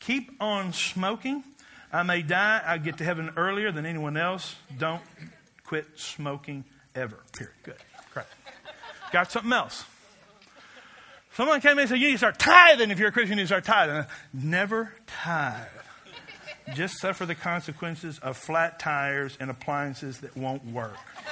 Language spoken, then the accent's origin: English; Kentucky, United States; Because I'm from Kentucky. Everybody smoked in those days.